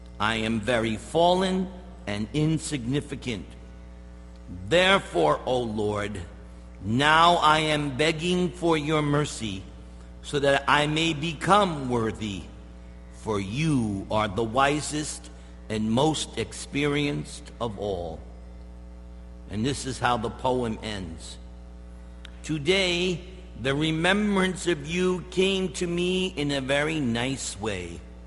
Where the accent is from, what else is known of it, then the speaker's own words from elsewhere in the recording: East Coast, United States; So I'm from the East Coast. So just like we have Ralph's grocery store, A and P is like Ralph's grocery store. Because I remember my mother would shop at A and P.